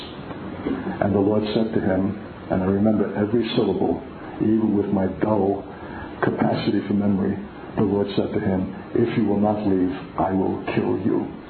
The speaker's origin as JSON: {"language": "English", "region": "New York", "country": "United States", "tie": "born there", "said": "I'm a New Yorker by birth. I'm a city slicker."}